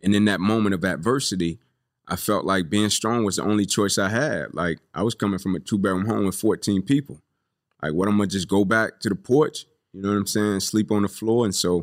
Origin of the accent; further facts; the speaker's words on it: Atlanta, Georgia, United States; You know, I grew up here in Atlanta, Southeast Corner, yeah. Kirkwood, Zone 6.